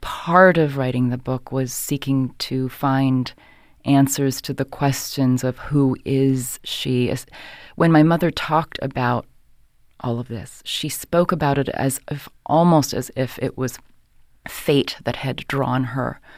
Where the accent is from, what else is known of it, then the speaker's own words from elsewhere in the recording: United States; born there; You know, my father was American, and I was born in the United States